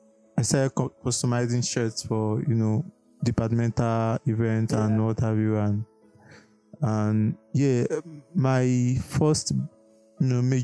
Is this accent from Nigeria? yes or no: yes; Kogi, Nigeria; I'm from Kogi State.